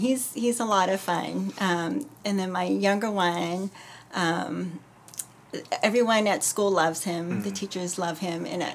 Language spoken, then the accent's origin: English; California, United States; I grew up here in Southern California.